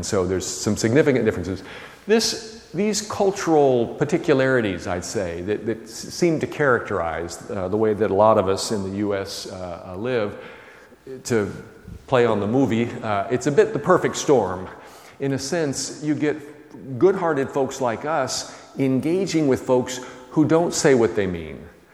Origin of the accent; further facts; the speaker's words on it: Texas, United States; I'm from Texas. And Southerners engage in what we call more indirect speech.